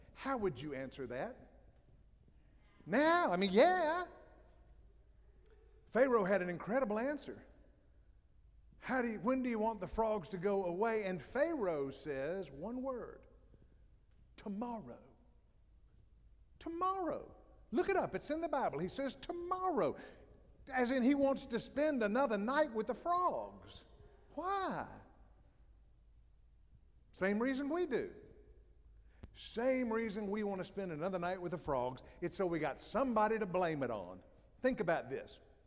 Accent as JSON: {"language": "English", "region": "Tennessee", "country": "United States", "said": "Now, not all of you know this, but just for the record, I'm from Tennessee."}